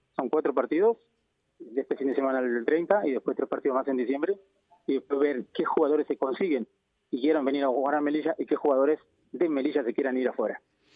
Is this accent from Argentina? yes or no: yes; Argentina; accent: Argentine; habrás notado que por mi acento soy argentino y los argentinos somos muy pasionales.